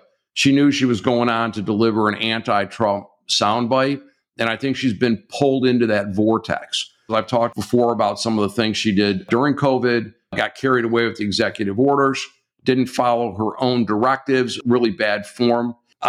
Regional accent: Michigan, United States; I think I'm a Michigander. I'm also a Michiganian, too. So, and I'm from the Mitten.

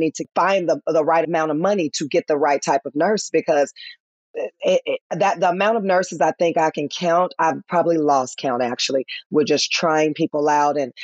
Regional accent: Memphis, Tennessee, United States; now in Atlanta, United States; my hometown of Memphis, Tennessee, barely anything. Atlanta, Georgia, when I brought mom here, not one dime of trying to help our elderly. And I'm like, wait, I'm from the South.

